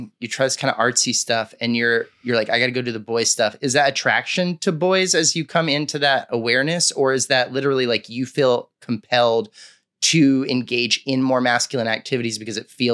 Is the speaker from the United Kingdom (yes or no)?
no; Texas, United States; I grew up in Texas.